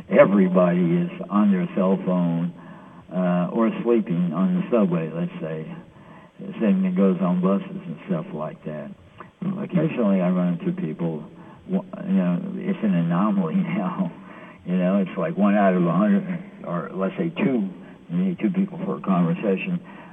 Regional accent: New York City, New York, United States; I'm a New York City resident. Yes, right. I'm a New Yorker.

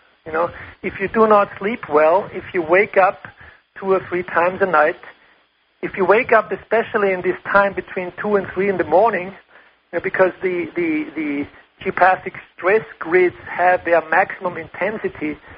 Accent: Austria; first language German; English is a second language; as you might have heard from my accent and from your early introduction. I'm from Austria, German-speaking.

